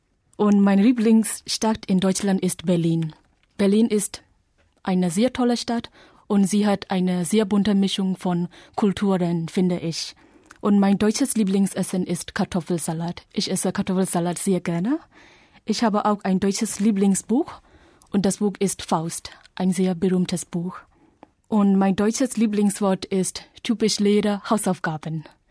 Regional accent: Yangon, Yangon Region, Myanmar; German is a second language; Ich komme aus Yangon, aus Myanmar. Das ist ein Land in Südostasien. Ich bin im Jahre 1994 geboren und arbeite jetzt als Deutschlehrerin im Goethe-Institut in Yangon.

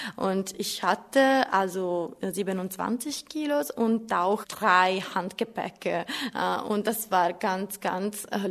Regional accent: Molfetta, Apulia, Italy; German is a second language; now in Germany; Ich komme aus Molfetta in der Nähe von Bari, also das liegt in Süditalien. Ich bin am 23. Dezember 1986 geboren.

